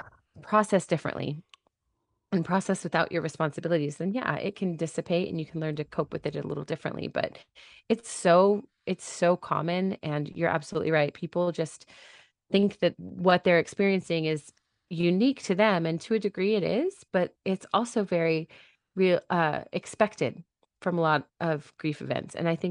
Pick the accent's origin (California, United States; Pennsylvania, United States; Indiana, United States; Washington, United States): Washington, United States; Lake Stevens; So I grew up in Lake Stevens.